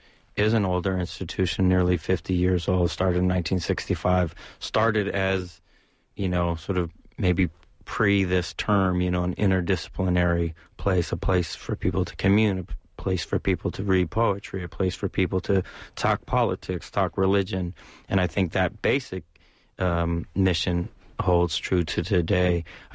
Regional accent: San Francisco, California, United States; I grew up in San Francisco, so like the notion of a place like the Ballet or ACT, they just seem like big buildings when you grew up here

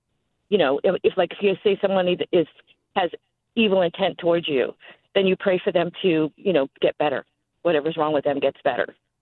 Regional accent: Salem, Massachusetts, United States; And we're from the Salem-Danvers area.

